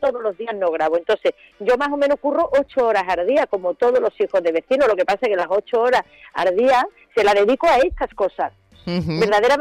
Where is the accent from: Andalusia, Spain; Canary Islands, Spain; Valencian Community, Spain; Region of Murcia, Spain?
Andalusia, Spain; Seville; moved away; also born or lived in London / Santander / Barcelona; yo me fui a Londres, de Londres a Santander, Santander, Barcelona, 13 años, en fin, para hacerte lo corto, yo estaba perdiendo mi acento y claro, y no me iba dando cuenta. Y entonces hubo un momento que en mi propia ciudad, en Sevilla